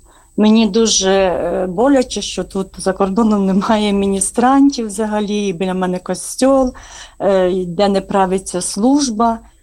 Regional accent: Khmelnytskyi, Khmelnytskyi Oblast, Ukraine; now in Germany; я з Хмельницького, з парафії Христа Царя, це яка є дуже цвітуща парафія для мене

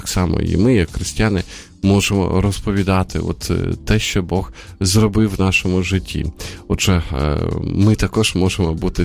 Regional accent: Sumy Oblast, Ukraine; Теж ворог обстрілює і північ України, ну, от, власне, мою рідну Сумщину.

